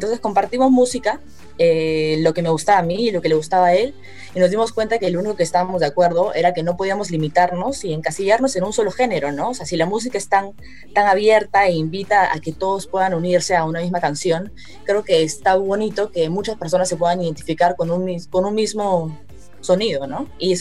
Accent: Lima, Peru; born there; Amaro y yo somos ambos peruanos, yo soy de padres colombianos, él nació en Cusco, yo nací en Lima

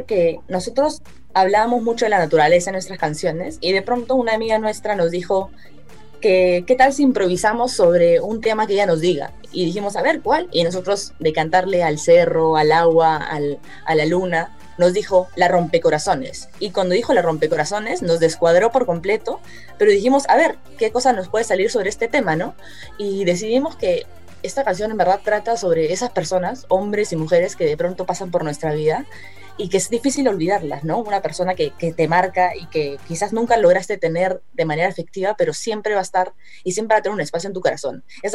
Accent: Lima, Peru; born there; Amaro y yo somos ambos peruanos, yo soy de padres colombianos, él nació en Cusco, yo nací en Lima

